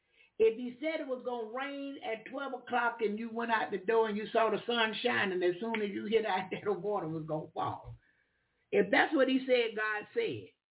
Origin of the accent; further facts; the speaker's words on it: Philadelphia, Pennsylvania, United States; I love Dr. Williams, I'm from Philadelphia. When I went to Philadelphia, she took really, really good care of me.